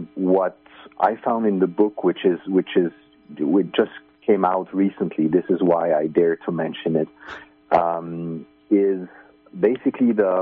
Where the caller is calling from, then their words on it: Finland; I'm calling from Finland.